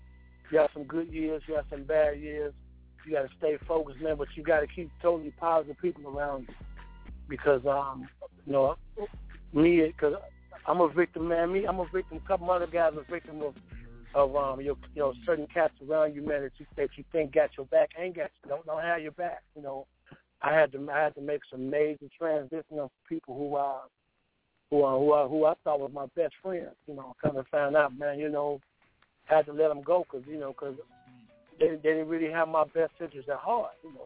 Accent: Chicago, Illinois, United States; But I'm from Chicago, man. So we got this thing called house music up here.

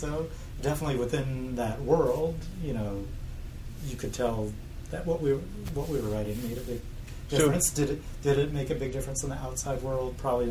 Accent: New York City, New York, United States; now in Maryland, United States; I'm from New York City, yes.

